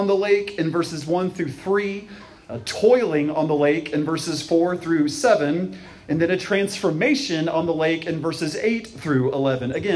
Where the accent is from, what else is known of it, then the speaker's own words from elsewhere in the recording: Charlotte, North Carolina, United States; For those who don't know, I grew up in Charlotte, North Carolina, and when I was a kid, Lake Norman was a big deal.